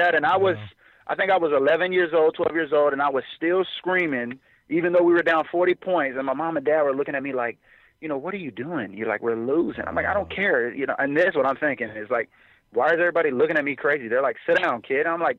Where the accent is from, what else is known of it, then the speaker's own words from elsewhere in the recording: Georgetown, Texas, United States; I grew up in I was born in Georgetown, Texas, about 40 minutes north of Austin.